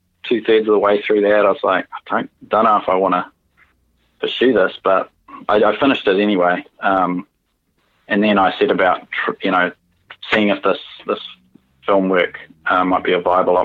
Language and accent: English; Tauranga, Bay of Plenty, New Zealand; He was a local artist in Tauranga at the time, where I grew up in Bay of Plenty.